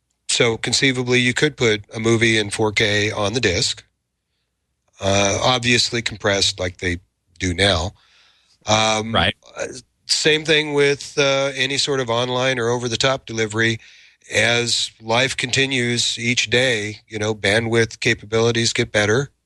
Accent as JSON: {"language": "English", "town": "Kansas City", "region": "Missouri", "country": "United States", "tie": "born or raised there", "said": "And to that point, by the way, I was born and raised in Kansas City."}